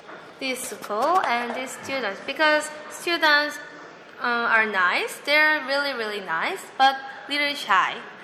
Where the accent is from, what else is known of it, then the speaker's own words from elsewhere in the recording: South Korea; I'm from South Korea.